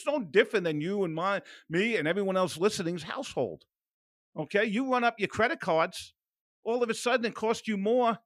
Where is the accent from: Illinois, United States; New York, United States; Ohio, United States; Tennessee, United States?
New York, United States; I mean, growing up in New York, man, they had it all.